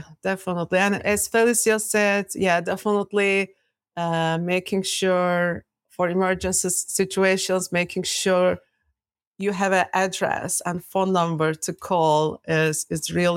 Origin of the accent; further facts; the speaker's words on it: Turkey; also born or lived in Belgium; So in Belgium, I don't remember going to Turkey, but I grew up in Turkey.